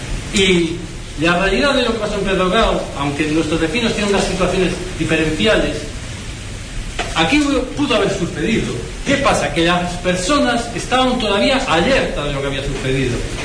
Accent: Galicia, Spain; A mí lo que me duele es que yo soy gallego y esta realidad la conozco. La conozco porque en Galicia ha pasado.

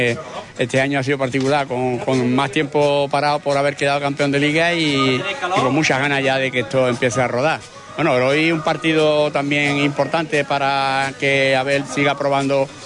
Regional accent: Huelva, Andalusia, Spain; sabemos cómo somos los de Huelva, y no, estamos en la playa y nos cuesta trabajo de venir a la capital.

